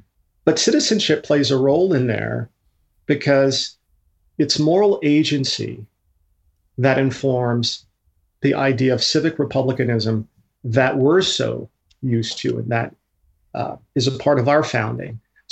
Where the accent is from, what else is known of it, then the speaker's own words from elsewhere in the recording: Colorado, United States; I was raised in Colorado, followed my sister who wanted to be a vet